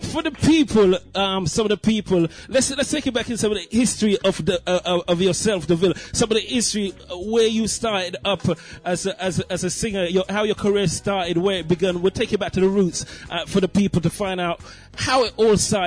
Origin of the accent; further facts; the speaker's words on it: Jamaica; Growing up in Jamaica, it's one way, it's the other way